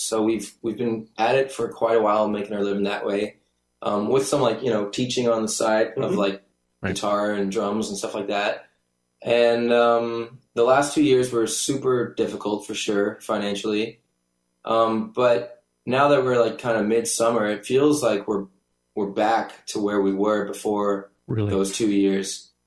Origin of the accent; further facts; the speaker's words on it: Ajax, Ontario, Canada; now in Mississauga, Canada; But yeah, Toronto, Mississauga, I guess. I mean, I grew up in Ajax.